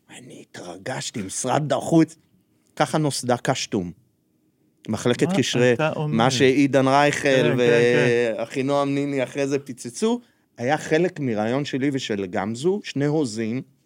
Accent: Central District, Israel; גדלתי בכפר קטן בשרון

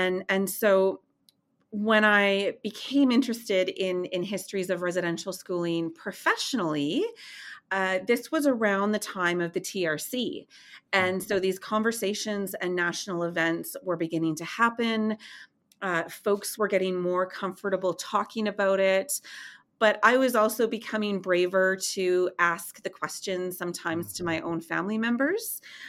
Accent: Inuvik, Northwest Territories, Canada; as a kid growing up in Inuvik and at our fish camp

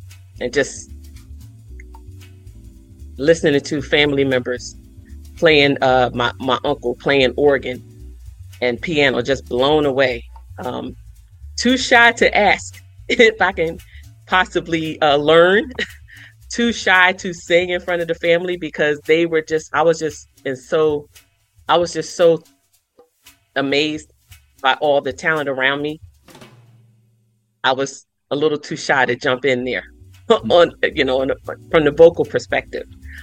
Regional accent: Philadelphia, Pennsylvania, United States; North Philly, born and raised.

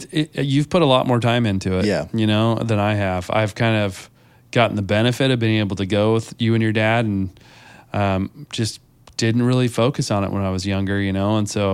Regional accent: Oregon, United States; we grew up hunting in Eastern Oregon

